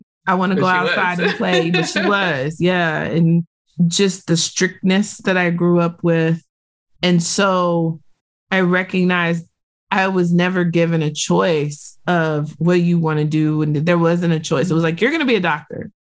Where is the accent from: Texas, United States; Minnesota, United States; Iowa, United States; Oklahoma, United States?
Texas, United States; Victoria; we moved from one house to another house across my little town. I grew up in Victoria, Texas.